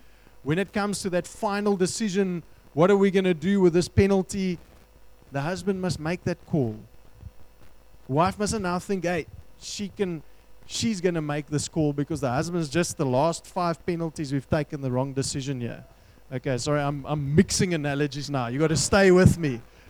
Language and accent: English; Western Cape, South Africa; born there; I was born in the Western Cape.